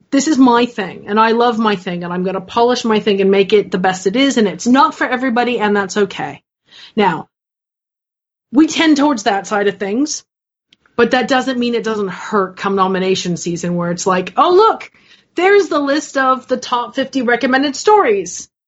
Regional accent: United Kingdom; you know, I'm British, I can't write one nice things.

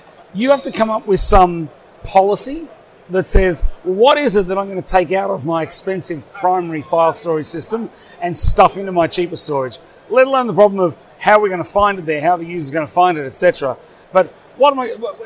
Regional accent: Sydney, New South Wales, Australia; accent: Australian; moved away as an adult; now in Europe; I've lived here in Europe for 30 years, despite my silly Australian accent.

